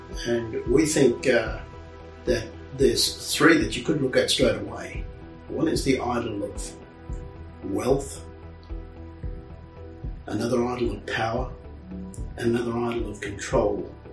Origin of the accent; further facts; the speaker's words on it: Queensland, Australia; I'm from the Cubby Cubby people on my father's side and the Goring Goring people on my mother's side.